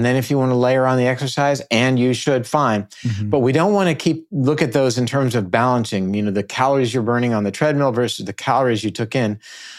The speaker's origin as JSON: {"language": "English", "town": "Naples", "region": "Florida", "country": "United States", "tie": "born or raised there", "said": "here in my hometown, which is Naples."}